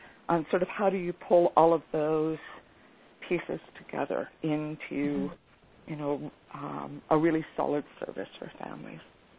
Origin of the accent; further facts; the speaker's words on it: Canada; especially as a Canadian, a chance to sort of share what's happening in Canada